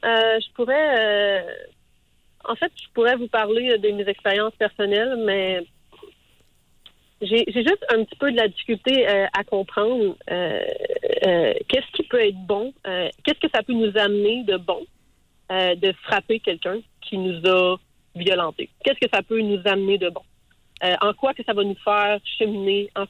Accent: Montreal, Quebec, Canada; now in Ottawa, Canada; Je viens de Montréal, en fait. Je viens tout juste de déménager à Ottawa.

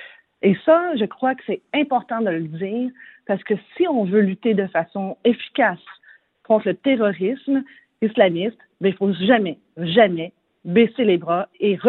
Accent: Quebec, Canada; Et même nous, chez nous au Québec, on n'est jamais à l'abri des dérives

